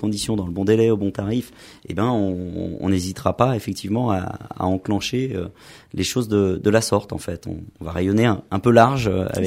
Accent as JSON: {"language": "French", "region": "Île-de-France", "country": "France", "tie": "born or raised there", "said": "j'ai grandi dans le département du Val d'Oise, hein, je me sens profondément valdoisien."}